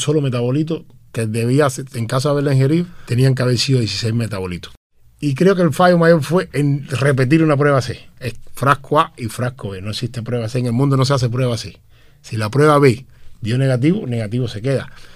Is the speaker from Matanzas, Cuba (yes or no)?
yes; Limonar, Matanzas, Cuba; Nunca he negado ser matancero, ser limonareño. Soy matancero y limonareño 100% y lo seguiré siendo por el resto de mi vida